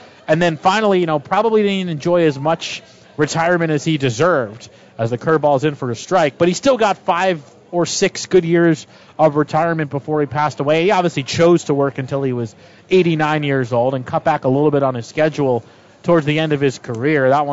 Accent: East Coast, United States; didn't even know about him in my youth growing up on the East Coast.

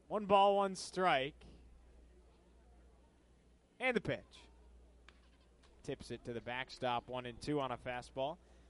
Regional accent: New York, United States; I mean, that's usually how I am as a New Yorker myself.

